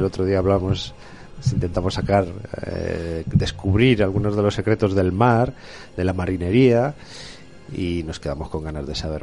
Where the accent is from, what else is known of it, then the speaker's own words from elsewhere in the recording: Spain; Se junta que somos españoles